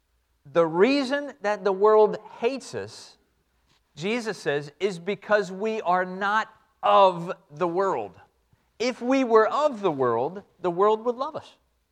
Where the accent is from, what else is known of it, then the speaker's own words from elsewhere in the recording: Chesapeake, Virginia, United States; in Chesapeake, Virginia, and I grew up in … in Chesapeake, Virginia, and I graduated from Western Branch High School